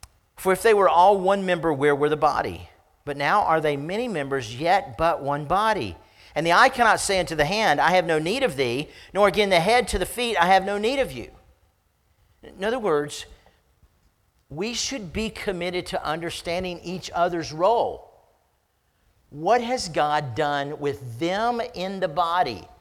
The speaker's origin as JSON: {"language": "English", "country": "United States", "said": "It's not as important that I'm an American as it is that I'm a Christian. Now, am I thankful to be an American? Absolutely."}